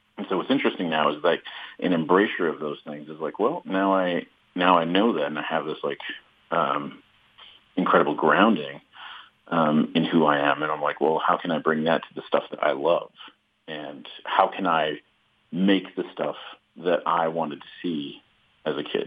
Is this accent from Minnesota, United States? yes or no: yes; Bemidji, Minnesota, United States; it was a strange kid growing up in Bemidji